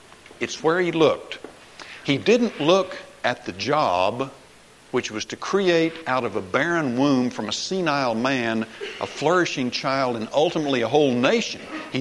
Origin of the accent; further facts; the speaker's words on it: Corpus Christi, Texas, United States; When I was growing up in Corpus Christi